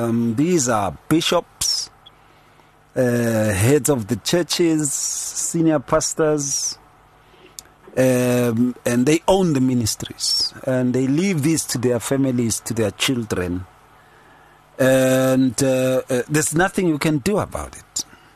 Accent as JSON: {"language": "English", "town": "Atteridgeville", "region": "Gauteng", "country": "South Africa", "said": "I come from Attridgeville."}